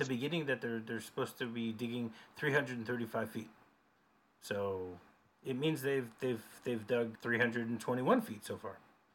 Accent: Michigan, United States; I grew up in Michigan. I know the same.

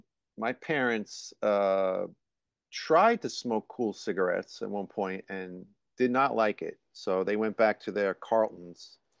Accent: New York, United States; Well, for us New Yorkers, it's easy.

